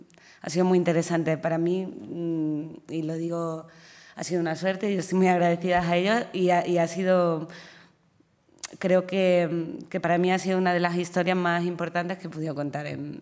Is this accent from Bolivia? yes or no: no; Andalusia, Spain; Somos malagueños también, yo soy de un pueblo